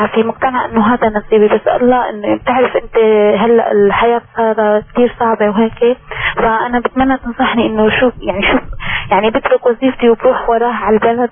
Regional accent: Damascus, Damascus Governorate, Syria; يعني من الشام أنا بالشام

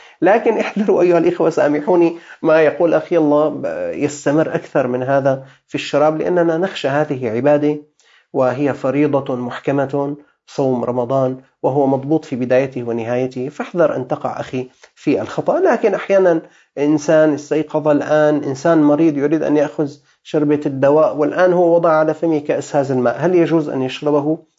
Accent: Syria; ما يساوي 3500 ليرة سورية عندنا في الشام في سوريا.

